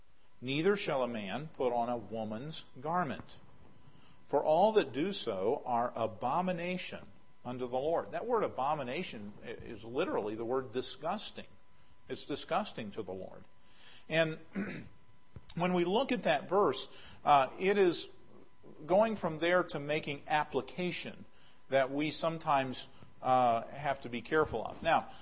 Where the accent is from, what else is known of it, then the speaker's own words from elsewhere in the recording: West Virginia, United States; Of course, I grew up in West Virginia, so everybody wore bib overalls.